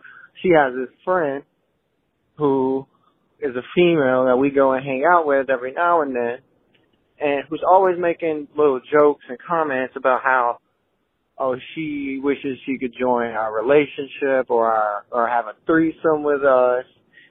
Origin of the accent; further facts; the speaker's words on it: North Carolina, United States; I'm from North Carolina.